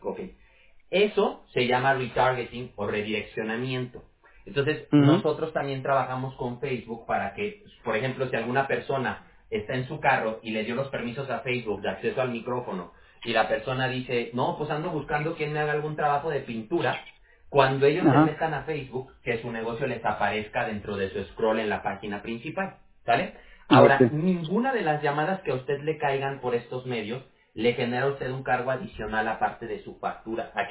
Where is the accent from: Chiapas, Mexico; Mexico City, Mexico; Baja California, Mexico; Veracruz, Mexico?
Mexico City, Mexico; now in California, United States; Yo también soy de México. De hecho, yo nací en la Ciudad de México, pero ya tiene como 20 años que me moví aquí a California.